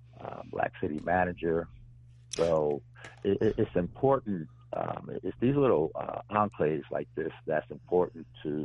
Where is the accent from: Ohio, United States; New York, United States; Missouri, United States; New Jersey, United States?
New Jersey, United States; also born or lived in Chicago; I'm from Jersey, and I lived in Chicago for